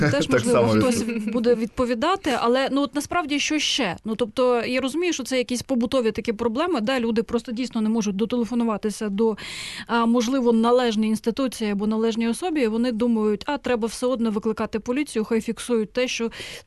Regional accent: Kyiv, Ukraine; Я можу нагадати про мій район. Знаєш, я коли туди переїхала з Печерського району, перше, куди мене повели діти, от мені було 12 або 13 років

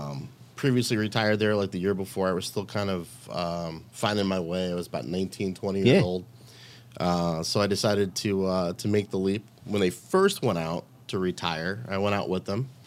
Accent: Long Island, New York, United States; You know, growing up on Long Island, you don't have too many college teams.

